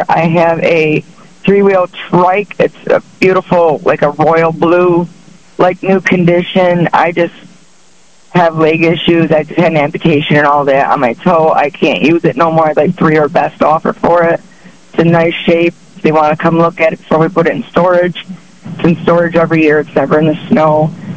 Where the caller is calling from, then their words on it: Gainesville, New York, United States; Gainesville, New York.